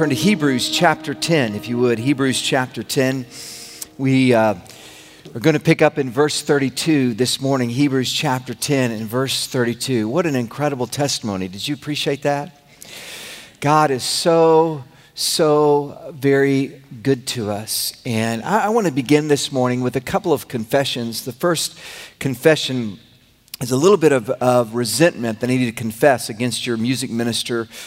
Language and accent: English; Oklahoma, United States; I was from Oklahoma, grew up in this area, but they accepted me up there.